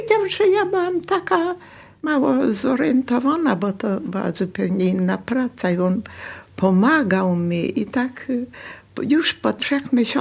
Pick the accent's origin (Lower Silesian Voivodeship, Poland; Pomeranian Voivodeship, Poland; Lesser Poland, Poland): Pomeranian Voivodeship, Poland; bo my Kaszubi brzydko mówili, nie?